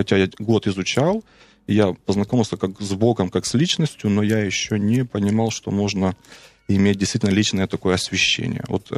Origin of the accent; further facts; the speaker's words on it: Odesa Oblast, Ukraine; now in Kyiv, Ukraine; В нашей местности, в моем родном городе, была турецкая крепость, и более 300 лет там пребывали турки.